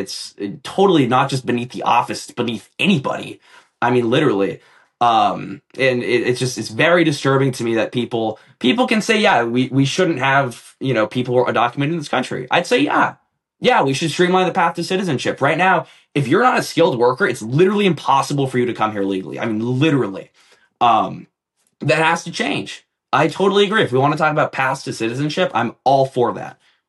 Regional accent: Los Angeles, California, United States; I'm from Los Angeles. I've seen this

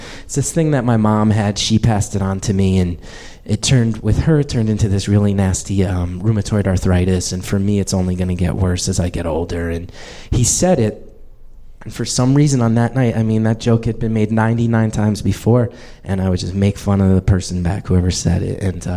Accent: New Jersey, United States; now in Brooklyn, United States; I grew up in New Jersey. I live in Brooklyn now, but I grew up in New Jersey.

